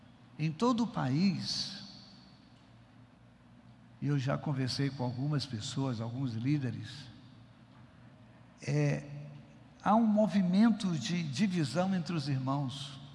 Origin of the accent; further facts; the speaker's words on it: Northeast Region, Brazil; Mas ele me irritou, porque eu sou nordestino.